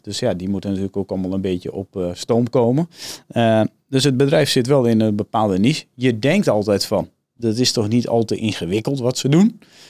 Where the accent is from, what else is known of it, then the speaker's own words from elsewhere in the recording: Netherlands; Wij zijn Nederlanders en we hebben heel lang HAL gehad dat op een premie handelde.